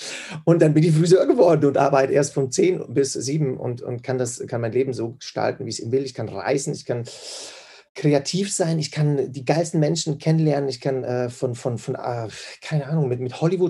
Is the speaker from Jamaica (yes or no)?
no; Switzerland; wie du schon gesagt hast. Ich komme aus der Schweiz. Ich bin Deutsch-Schweizer, also sowohl Deutsch als auch Schweizer. Mein Papa ist von Deutschland in die Schweiz gezogen wegen der Liebe.